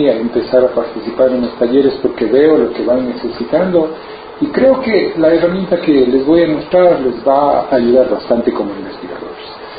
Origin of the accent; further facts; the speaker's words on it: Cuenca, Azuay, Ecuador; soy ecuatoriano de Cuenca, soy agrónomo de producción y agrónomo de producción y cartógrafo y sistema de información geográfica también. Actualmente vivo en los Estados Unidos.